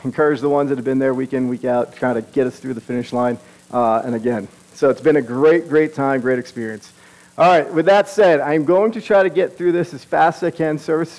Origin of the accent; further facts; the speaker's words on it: New York, United States; If a lot of you guys don't know, I'm from New York, so get ready.